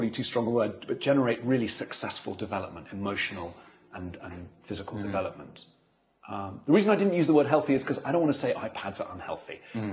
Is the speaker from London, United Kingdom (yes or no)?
no; Canterbury, South East England, United Kingdom; I'm from Canterbury in Kent, which is, you know, a smallish city in the southeast of the UK.